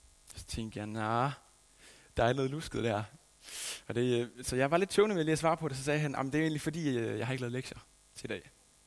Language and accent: Danish; Skjern, Central Denmark Region, Denmark; at være lige her i Skjern også i aften. Det er jo simpelthen min hjemby. Eller i hvert fald her, hvor jeg er opvokset.